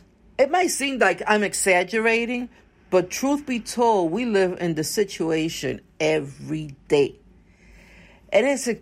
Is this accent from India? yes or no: no; Puerto Rico; also born or lived in Brooklyn, United States; I'm from Brooklyn. My parents are Puerto Rican. And I was raised in Puerto Rico.